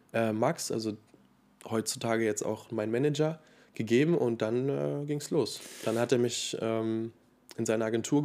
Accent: Spain; now in Germany; ey, ich bin in Spanien aufgewachsen, bin jetzt in Deutschland, hab Bock auf Schauspielen, kann fließen Spanisch und Deutsch

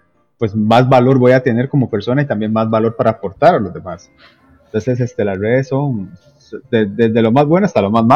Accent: Limón, Costa Rica; yo soy costarricense, en la provincia de Limón. Ya tengo 34 años. Y bueno, mi familia es de clase media

